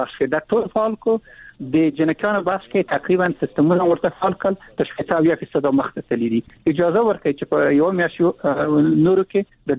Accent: Afghanistan; زه افغان یم

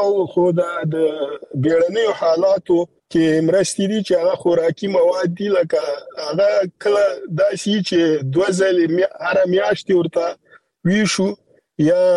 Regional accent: Afghanistan; مونږ خپل افغانان یو او مونږ د وطن د سره ځانګړي مینه لرو او خپل خلکو ټولنې بدلون غواړو

